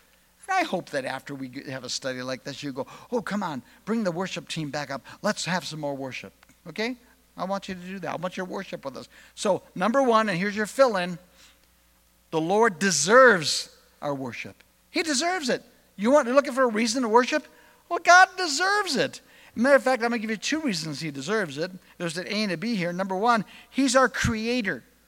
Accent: California, United States; because I was raised in California, I had Jehovah's Witness friends who told me it was blasphemous to worship Jesus.

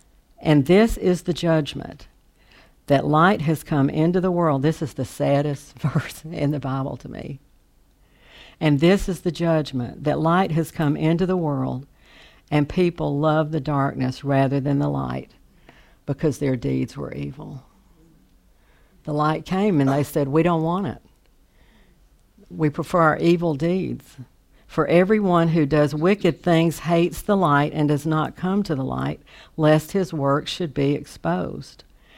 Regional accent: the South, United States; growing up in the South, how many of you have ever heard, you know, you are the spitting image of your mother

